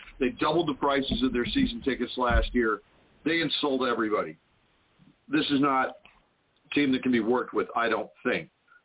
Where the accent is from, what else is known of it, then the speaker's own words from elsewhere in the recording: California, United States; I'm born and raised in East Bay, grew up with them.